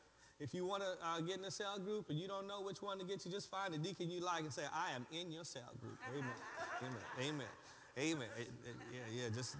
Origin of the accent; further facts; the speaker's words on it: the South, United States; I'm from the South, so I guess.